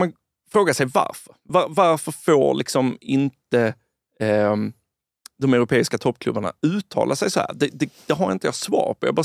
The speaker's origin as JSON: {"language": "Swedish", "town": "Malmö", "region": "Skåne", "country": "Sweden", "said": "jag är själv från Malmö."}